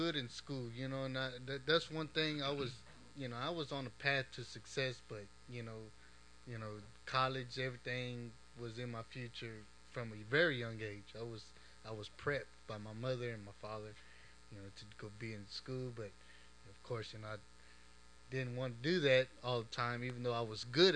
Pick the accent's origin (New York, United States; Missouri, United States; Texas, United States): Texas, United States; Austin; Well, I'm from Austin. You know, people that know me here, they know that I'm from this neighborhood, you know, born and raised, and got a lot of history here in Austin.